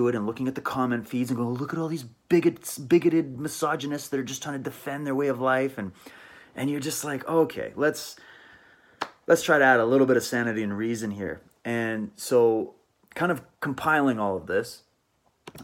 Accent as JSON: {"language": "English", "country": "Canada", "tie": "born or raised there", "said": "So I'm European through and through, born and raised in Canada, and I love who I am"}